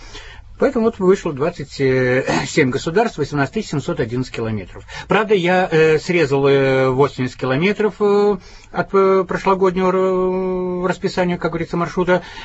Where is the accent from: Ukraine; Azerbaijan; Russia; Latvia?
Latvia; Riga; Я родился и вырос в Риге.